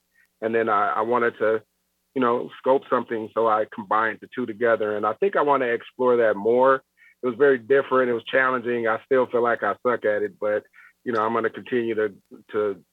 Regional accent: Illinois, United States; growing up in the Midwest, you know, we're up near Chicago.

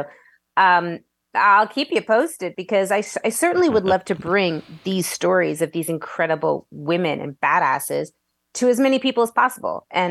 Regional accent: Brampton, Ontario, Canada; also born or lived in Ottawa; I was born in Ottawa and grew up in the suburbs of Southern Ontario, Brampton, Ontario, outside of Toronto.

